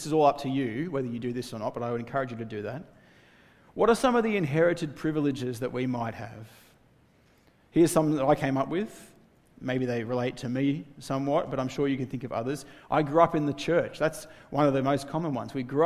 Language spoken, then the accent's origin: English; Australia; Maybe it's something like, I'm an Australian.